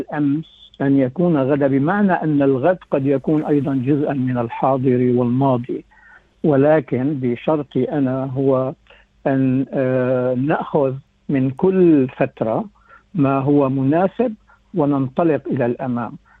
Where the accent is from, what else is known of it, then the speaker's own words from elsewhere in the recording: Damascus, Damascus Governorate, Syria; accent: Damascene; أنا من دمشق ومعظم من يسمع لهجتي يعرف أنني أنا دمشقي، ولكن معظم أصدقائي والناس يعتقدون أنني فلسطيني. والسبب ذلك أنني أنا كنت في عالم ممتزج، أنا نشأت في دمشق القديمة في جو مليء باليهود